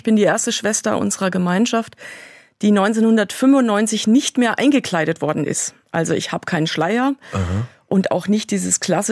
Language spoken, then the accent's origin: German; Willanzheim, Bavaria, Germany; Ich komme aus Willansheim im Landkreis Kitzingen.